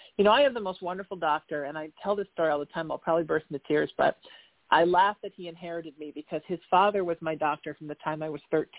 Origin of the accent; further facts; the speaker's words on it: Huntington Beach, California, United States; going to school, growing up in Huntington Beach and Newport Beach accordingly.